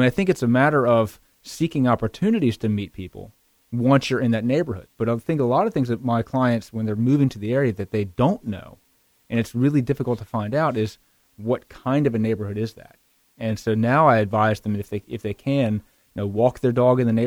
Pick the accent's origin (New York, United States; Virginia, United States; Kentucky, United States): Virginia, United States; Culpeper; I grew up in Culpeper on a big farm.